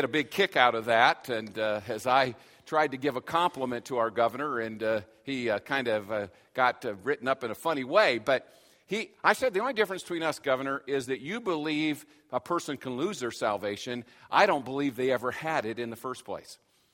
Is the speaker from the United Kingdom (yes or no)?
no; South Bend, Indiana, United States; So, I'm from Indiana. I was born in Indiana as well.